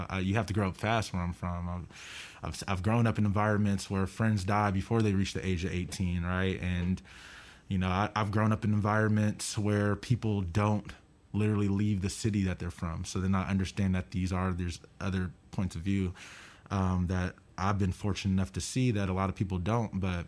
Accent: Oakland, California, United States; Yeah, so I was born in Oakland. I lived in the Bay Area, but we traveled around.

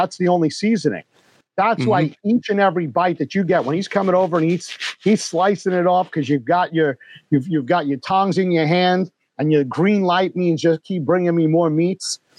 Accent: New York, United States; growing up in the New York area, going to Newark, getting the Portuguese food

